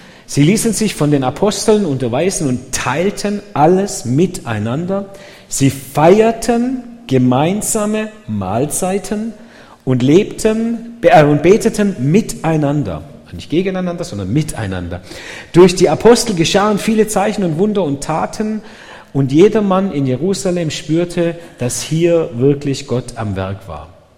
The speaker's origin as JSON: {"language": "German", "town": "Dettingen an der Erms", "region": "Baden-Württemberg", "country": "Germany", "tie": "born there", "said": "geboren in Dettingen, Bad Urach"}